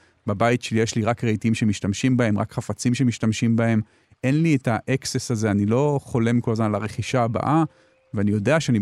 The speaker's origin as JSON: {"language": "Hebrew", "town": "Tel Aviv", "region": "Tel Aviv District", "country": "Israel", "tie": "born there", "said": "המשפחה שלי בתל אביב, החברים שלי בתל אביב, נולדתי גם אני וגם אשתי, נולדנו בתל אביב, אנחנו חיים פה, אני לא אעבור לגור עכשיו מחוץ לתל אביב"}